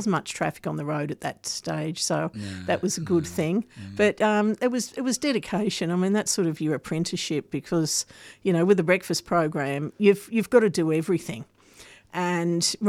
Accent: Sydney, New South Wales, Australia; moved away as an adult; also born or lived in Brisbane; now in Melbourne, Australia; No, I lived in Brisbane for 18 months, but I grew up in Sydney and I left Sydney when I was about 19 and went to Brisbane for 2 years.

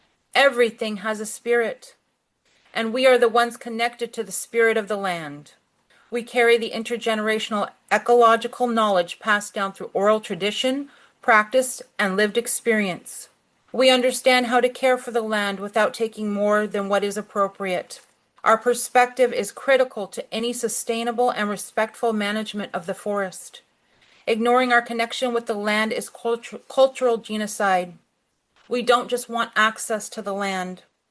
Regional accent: Alaska, United States; I am from the Duck Dane Tan or Kittiwake clan, and my spirit was born in Glacier Bay. I am a Tlingit matriarch in a long line of proud matriarchs.

